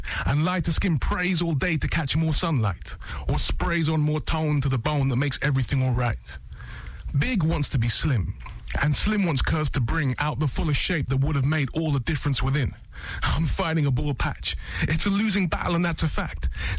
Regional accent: London, United Kingdom; I grew up mainly in London, like South London and West London

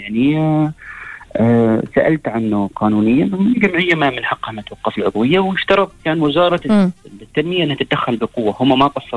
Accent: Oman; أنا صحفي عماني

